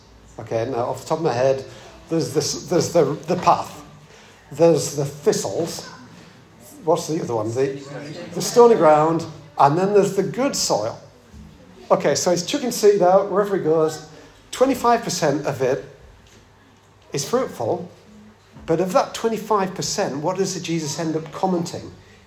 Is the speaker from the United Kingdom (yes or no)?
yes; East of England, United Kingdom; I'm going to come next time I'm in Hertfordshire because I'm from Hertfordshire.